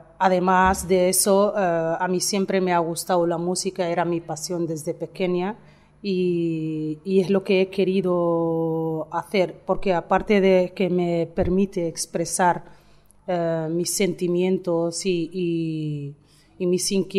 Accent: Western Sahara; desde que mi pueblo se vio forzado a vivir un éxodo allá en el 75, cuando España nos dejó tirados

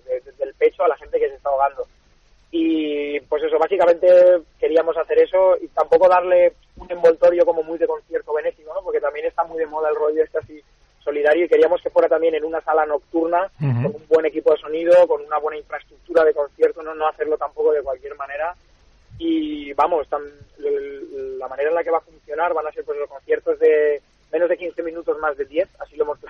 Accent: Valencia, Valencian Community, Spain; todos somos de aquí de Valencia

